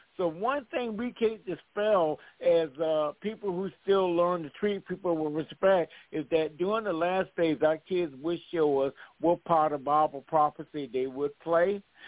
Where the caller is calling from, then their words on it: Georgia, United States; Yes, this is … I'm calling from Georgia.